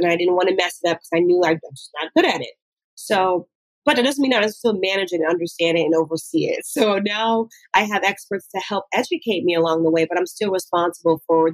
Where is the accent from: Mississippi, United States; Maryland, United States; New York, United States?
New York, United States; New York City; you know, it's Harlem, it's the 90s, you know … is blasting downstairs.